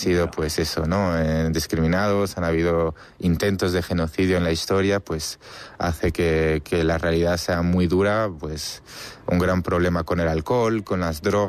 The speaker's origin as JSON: {"language": "Spanish", "town": "La Alberca", "region": "Castile and León", "country": "Spain", "tie": "born or raised there", "moved": "yes", "said": "echo mucho de menos a mi familia, a mi pueblo de la Alberca, a la comida"}